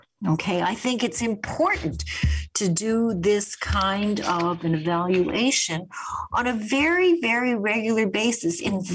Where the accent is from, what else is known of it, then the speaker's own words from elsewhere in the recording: Winnipeg, Manitoba, Canada; I was growing up in Winnipeg as a little girl